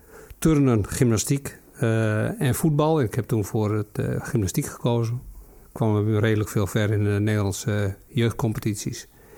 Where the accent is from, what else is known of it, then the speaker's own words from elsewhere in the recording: Friesland, Netherlands; Ik kom uit Friesland.